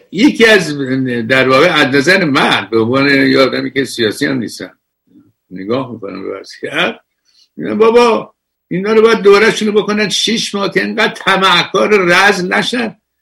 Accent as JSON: {"language": "Persian", "country": "Iran", "said": "خود ما ایرانی هستیم"}